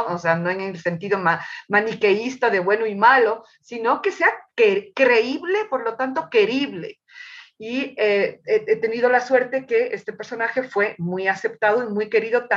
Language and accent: Spanish; Quito, Pichincha, Ecuador; also born or lived in Machachi; Yo no soy cuencana, soy quiteña, nací en la capital, viví, como te conté, 12 años de mi vida totalmente en el campo, y en la provincia de Pichincha, en una zona al sur de Quito que se llama Machachi, en ese sector viví.